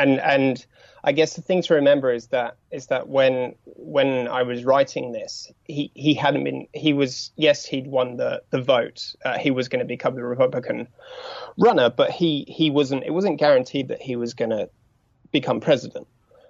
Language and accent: English; England, United Kingdom; It's a bit like saying, "Oh, you know, because I'm English,"